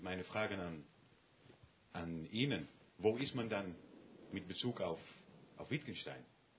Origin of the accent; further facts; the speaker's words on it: Netherlands; first language Dutch; German is a second language; denn meine Muttersprache ist nicht holländisch, ist nicht deutsch, sondern holländisch